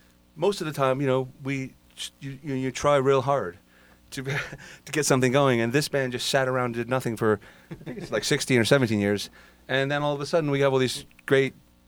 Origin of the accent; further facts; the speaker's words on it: Massachusetts, United States; And we're from Massachusetts.